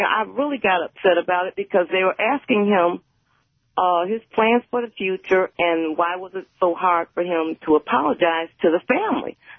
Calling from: Detroit, Michigan, United States

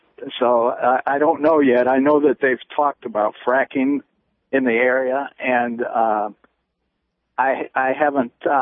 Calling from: Grand Rapids, Ohio, United States; it's a little bitty town in Ohio.

